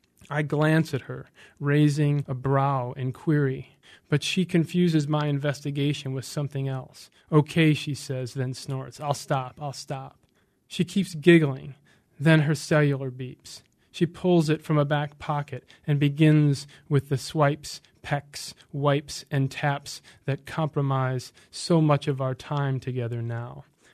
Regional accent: New Haven, Michigan, United States; Actually, I grew up in a small town. It was a village back then. It's different now. North of Mount Clemens, a place called New Haven, Michigan, which is a really neat place to grow up

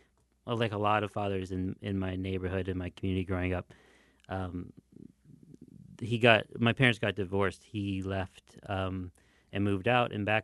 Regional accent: Detroit, Michigan, United States; My mom is a Ukrainian immigrant, and I grew up in the Ukrainian community in Detroit.

